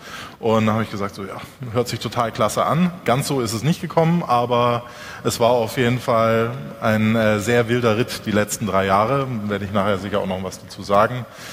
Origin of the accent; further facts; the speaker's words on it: Southern Germany, Germany; Ich komme aus Süddeutschland, ich kenne die Geschäftsführer da.